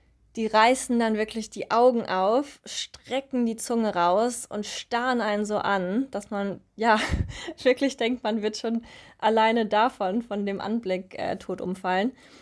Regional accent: Germany; Wobei ich sagen muss, dass es mir als Deutsche viel einfacher fällt, Tereo auszusprechen

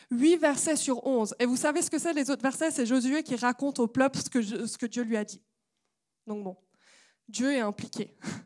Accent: Switzerland; je suis suisse de base.

